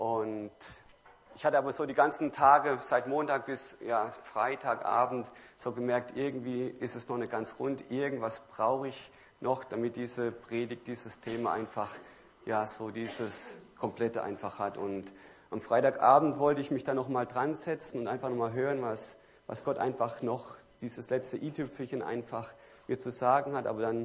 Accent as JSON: {"language": "German", "town": "Fürth", "region": "Bavaria", "country": "Germany", "said": "Ich komme aus Fürth"}